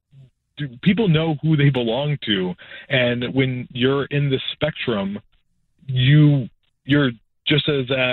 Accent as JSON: {"language": "English", "region": "East Coast", "country": "United States", "lives_now": "Los Angeles, United States", "said": "I'm originally from the East Coast. I've only lived in L.A. about 5 days so far. And I've always lived on the East Coast."}